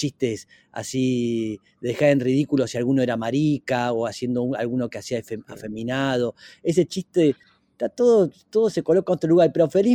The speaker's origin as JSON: {"language": "Spanish", "town": "San Isidro", "region": "Buenos Aires Province", "country": "Argentina", "tie": "born there", "said": "Imagínate, yo nací en San Isidro, en las Lomas de San Isidro, y ellos vivían en Villa de Lina."}